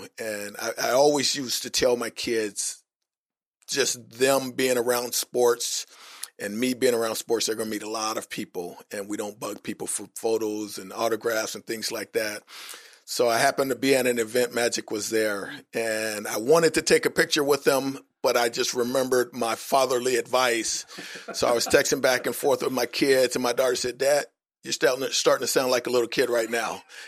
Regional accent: California, United States; But growing up in SoCal, I had Dodgers, Lakers, and Rams posters.

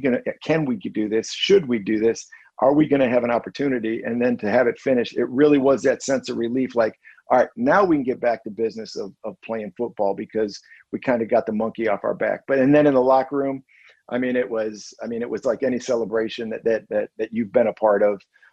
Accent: Chicago, Illinois, United States; growing up on the north side of Chicago, growing up in Chicago, you would think Chicago was a suburb of South Bend.

